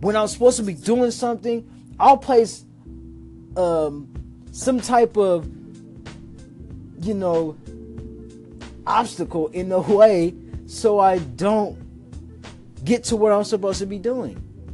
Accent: Lawrence, Kansas, United States; now in Topeka, United States; I'm from Lawrence, Kansas. Well, raised Lawrence, Kansas. Topeka, Ray. I'm here in Topeka, Kansas, man, right now.

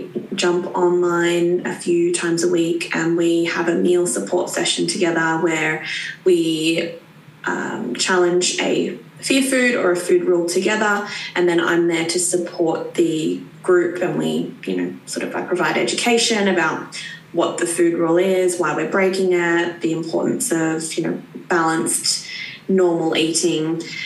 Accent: Australia; now in London, United Kingdom; I'm originally from Australia, which you can tell by my accent. I've been living in London for 3 years now.

